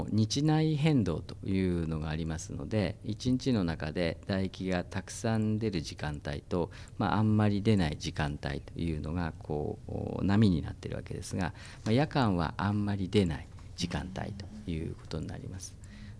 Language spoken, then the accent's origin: Japanese; Hitachinaka, Ibaraki, Japan; now in Iwate, Japan; 私は茨城県の出身で、ひたちなか市に昔勝田って呼ばれてたところなんですけども、そこ の出身です。